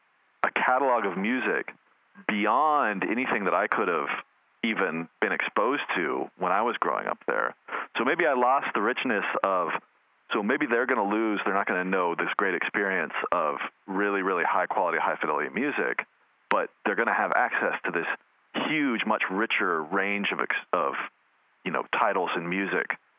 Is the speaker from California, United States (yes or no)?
yes; California, United States; I grew up way out in the Mojave Desert, so I could go record shopping, so I could buy albums, because we just couldn't get music.